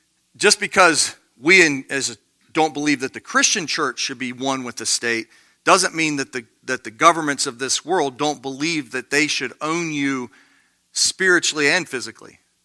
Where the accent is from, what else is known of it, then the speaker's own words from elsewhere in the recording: United States; I'm an American, so that fits well.